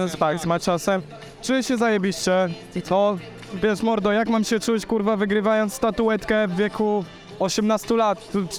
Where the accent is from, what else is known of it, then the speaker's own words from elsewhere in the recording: Łódź, Łódź Voivodeship, Poland; ja jestem jak z Bału